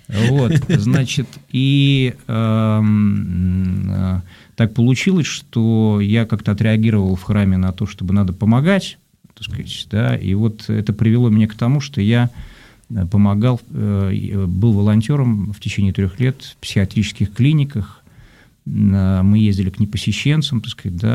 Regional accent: Tallinn, Harju County, Estonia; moved away as an adult; Я родился в Таллине, я 18 лет там прожил

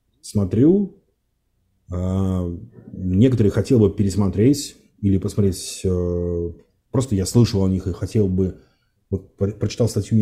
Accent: Russia; Я не русский, я россиянин, но не русский точно.

